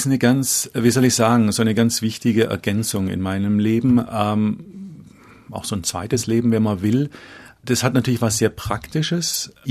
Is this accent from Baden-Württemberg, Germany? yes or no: yes; Tübingen, Baden-Württemberg, Germany; dann bin ich in Tübingen aufgewachsen, Uhland-Gymnasium, dem ich mit einer Hassliebe verbunden bin, humanistisches Gymnasium